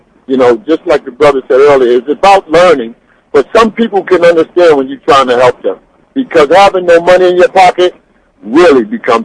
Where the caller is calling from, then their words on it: Baltimore, Maryland, United States; I'm calling in from the Baltimore area.